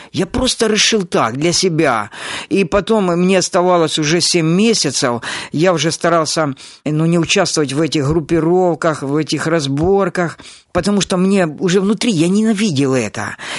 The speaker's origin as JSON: {"language": "Russian", "country": "Ukraine", "said": "как Алексей сказал, сам я родом из Украины"}